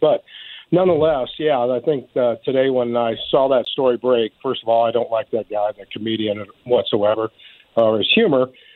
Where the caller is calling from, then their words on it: Colorado, United States; I'm calling you from Colorado tonight.